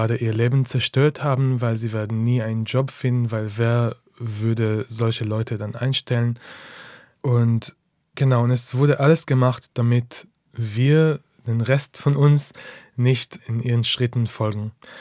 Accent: Haifa, Haifa District, Israel; ich komme nicht aus Tel Aviv, ich komme aus Haifa. Ist ein bisschen peripherialer.

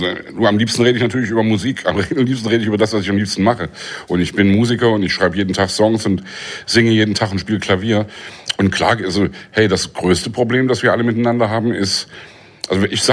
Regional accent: Leipzig, Saxony, Germany; Also ich komme aus dem Osten, ich bin in Leipzig groß geworden, ich habe die Montagsdemos damals miterlebt

